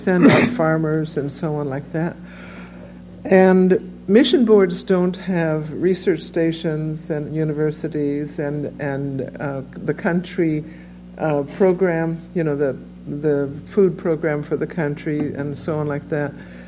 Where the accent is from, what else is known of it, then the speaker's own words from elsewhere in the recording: India; My parents were with WGM for 40 years in India. I was raised in India. And my older brother had died there, been buried there. I was the eldest, and then my younger brother, 1 year younger than I. We grew up in the villages